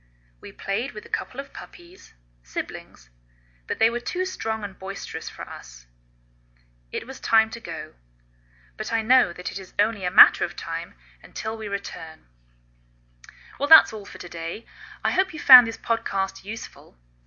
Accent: England, United Kingdom; now in United States

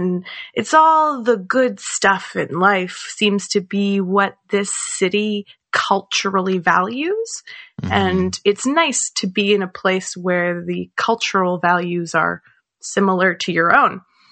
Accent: Victoria, British Columbia, Canada; I am originally from the west coast of Canada on Vancouver Island, little place called Victoria.

